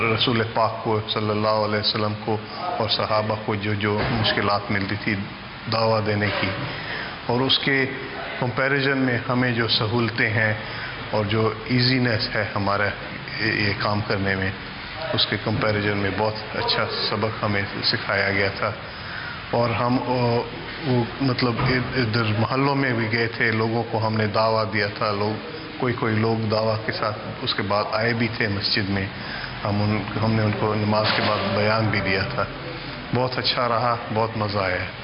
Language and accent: Urdu; Mombasa, Mombasa County, Kenya; also born or lived in Nairobi; میں یہاں مباسے کے پیدا نیروبی میں ہوا تھا، مباسے کے رہنے والا ہوں. میرے والد صاحب بھی یہاں پیدا ہوئے تھے کینیا میں.